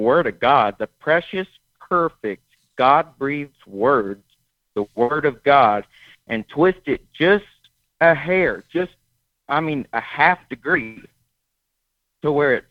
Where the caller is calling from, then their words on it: Waco, Texas, United States; I'm calling from Waco.